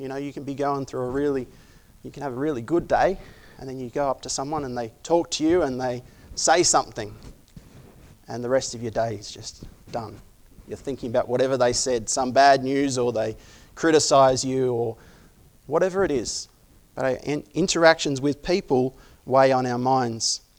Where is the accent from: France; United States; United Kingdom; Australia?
Australia; Sydney, New South Wales; the church we grew up in Sydney